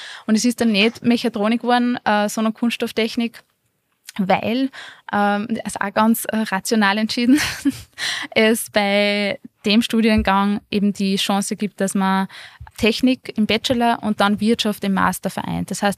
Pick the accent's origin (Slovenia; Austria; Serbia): Austria; Schwertberg, Upper Austria; Ich kann gleich mal sagen, ich bin aus Schwertberg.